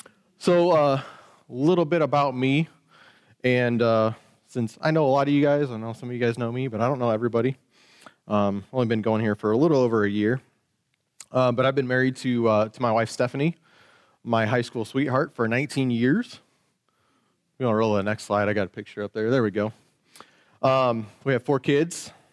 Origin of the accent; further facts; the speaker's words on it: Mishawaka, Indiana, United States; Me, I was born and raised in Mishawaka. Went to Mishawaka High School, played football, and I wrestled there.